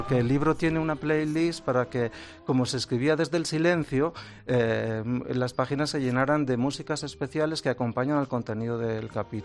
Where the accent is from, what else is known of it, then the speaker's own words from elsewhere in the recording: Sabiñánigo, Aragon, Spain; Todo el mundo me conoce en mi pueblo, en Sabiñánigo